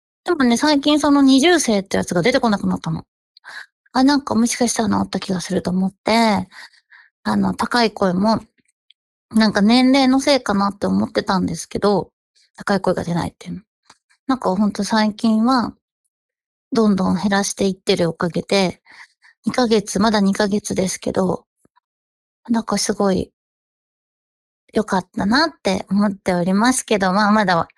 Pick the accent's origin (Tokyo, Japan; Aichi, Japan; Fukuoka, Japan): Tokyo, Japan; ちなみに私は東京出身、東京育ちなんですけど、東京のピンクわかんないな